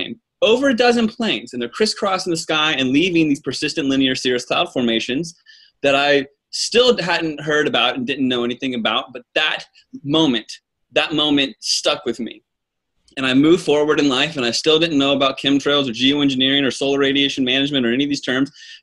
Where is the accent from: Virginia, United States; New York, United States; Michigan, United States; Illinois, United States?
Virginia, United States; I grew up in Virginia, and I lived a normal life. I'm a normal guy from Virginia.